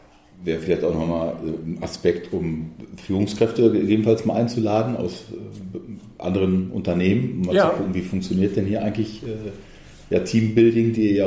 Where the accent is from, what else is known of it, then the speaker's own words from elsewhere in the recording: Ahsen, North Rhine-Westphalia, Germany; Also wir sind in Datteln, ich komme aus Asen